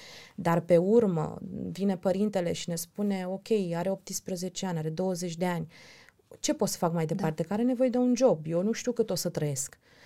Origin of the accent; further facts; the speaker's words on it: Romania; La noi, la români, încă e o estimare.